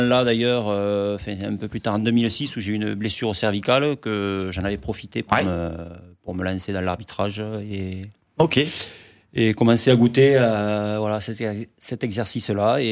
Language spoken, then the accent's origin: French; Castres, Occitanie, France; Donc moi je suis donc originaire de Castres, donc j'ai démarré à Minimes.